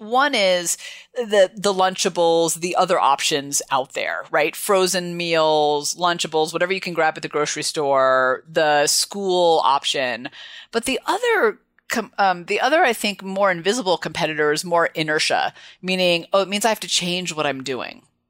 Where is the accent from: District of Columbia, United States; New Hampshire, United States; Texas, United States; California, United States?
California, United States; I mean, I grew up in the Northern California, so I get it.